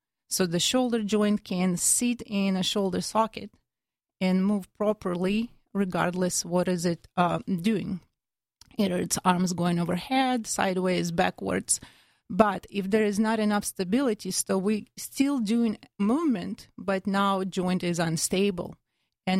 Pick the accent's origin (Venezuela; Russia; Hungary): Russia; English is a second language; now in Plano, United States; I'm originally from Russia. I immigrated in 2008 or 2007